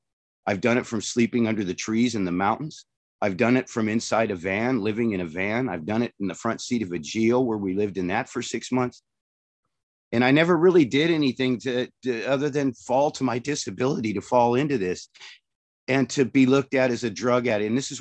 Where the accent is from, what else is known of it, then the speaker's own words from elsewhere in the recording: Portland, Oregon, United States; I'm nearly 60 years old. I grew up here in Portland.